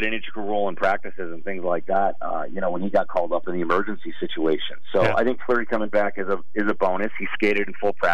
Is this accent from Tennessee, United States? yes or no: no; Detroit, Michigan, United States; Yeah, so I'm a Detroit boy. I grew up in Michigan. Played hockey there growing up my whole life.